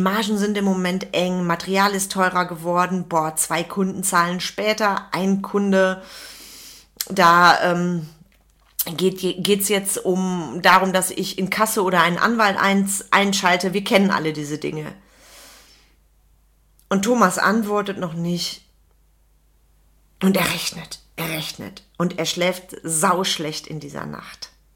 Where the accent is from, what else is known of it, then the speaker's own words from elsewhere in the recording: North Rhine-Westphalia, Germany; Bei uns im Sauerland sagt man also gern, das sind Leute, die die Arbeit sehen.